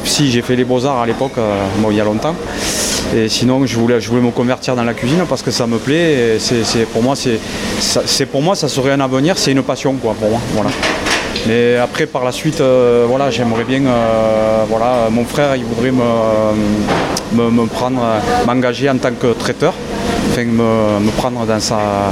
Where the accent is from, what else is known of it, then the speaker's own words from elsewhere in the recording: Grandrieu, Occitanie, France; Je suis du côté de Grand-Rieu.